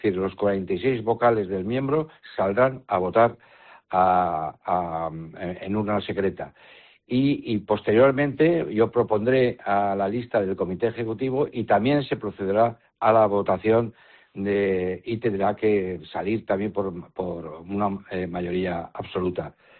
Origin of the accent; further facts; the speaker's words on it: Navarre, Spain; pues trabajo por Navarra y por mi tierra, que es lo que más puedo querer.